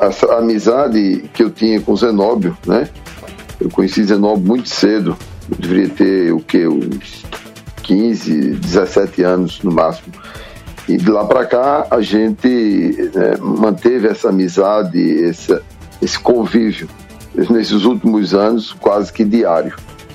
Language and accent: Portuguese; Guarabira, Paraíba, Brazil; Eu nasci em Guarabira, tenho 55 anos, nasci em Guarabira, são 55 anos em Guarabira.